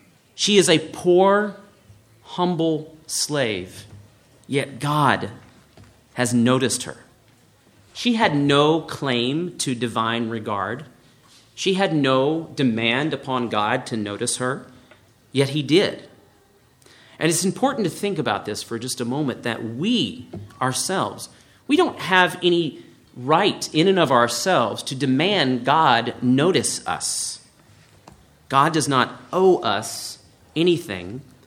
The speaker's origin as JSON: {"language": "English", "region": "Louisiana", "country": "United States", "tie": "born or raised there", "said": "I grew up in Southeast Louisiana"}